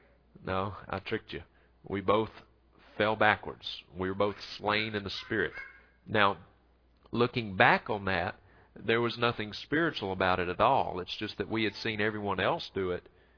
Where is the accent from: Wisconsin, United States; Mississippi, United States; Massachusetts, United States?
Mississippi, United States; Now, I'm from Mississippi. I'm trying to say O-I-L. Oil.